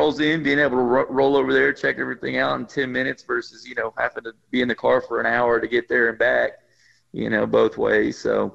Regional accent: Angleton, Texas, United States; My earliest memories I grew up in Angleton, and we used to, you know, me and my dad, shoot, when I'm 6, 7, 8, 9 years old, hop in the car and drive down to Jamaica Beach area.

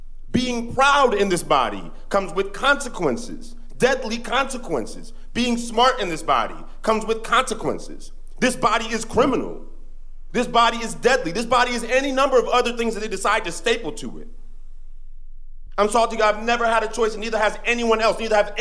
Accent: United States; as much as I love being an American, as much as I'm proud of where I'm from and who I am, America doesn't love me and never has.

